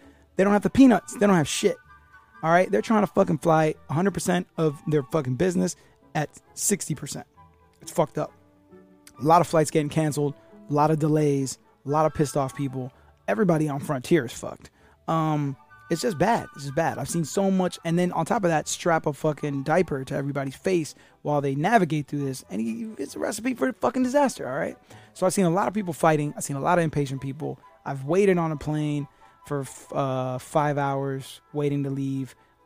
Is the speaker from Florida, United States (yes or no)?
yes; Florida, United States; So when I travel, I feel like when people go like, where are you from? And I'm like, from Florida.